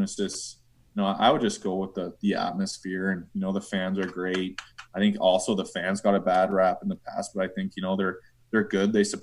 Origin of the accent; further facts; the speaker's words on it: Ottawa, Ontario, Canada; Ottawa, just because I'm from Ottawa.